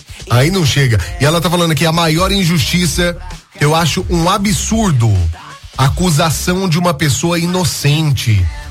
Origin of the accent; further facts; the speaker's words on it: Itajubá, Minas Gerais, Brazil; sou de Itajubá e cheguei de viagem aqui em Almenara, no norte de Minas.